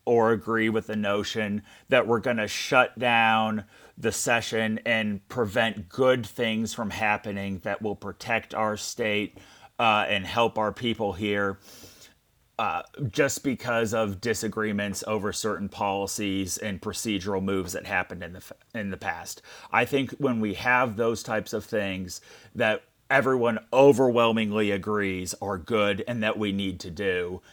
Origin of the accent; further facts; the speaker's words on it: Springfield, Missouri, United States; which attaches, you know, my hometown of Springfield to yours there in St. Louis